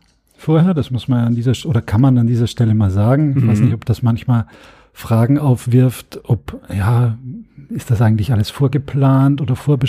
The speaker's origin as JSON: {"language": "German", "country": "Austria", "said": "Nee, ich bin ja gerne in Deutschland, muss man sagen. Auch als Österreicher."}